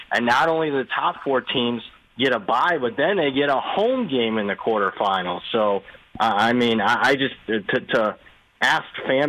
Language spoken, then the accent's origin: English; Midwest, United States; at least growing up in Big Ten country